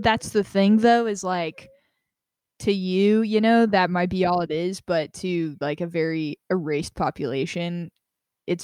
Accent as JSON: {"language": "English", "town": "Las Vegas", "region": "Nevada", "country": "United States", "tie": "born or raised there", "said": "Well, you grew up in Georgia, and I grew up in Las Vegas, which has the most epic New Year's celebrations ever outside of New York City."}